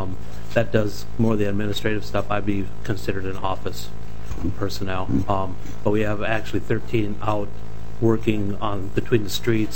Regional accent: Minnesota, United States; also born or lived in Nebraska; I grew up in Minnesota, but I lived in Nebraska for a number of years

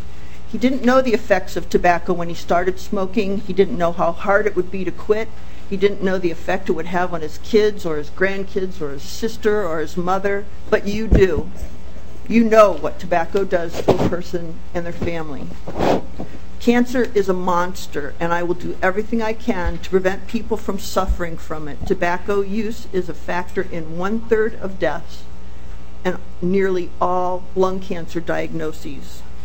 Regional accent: Ohio, United States; now in St. Paul, United States; I'm from St. Paul.

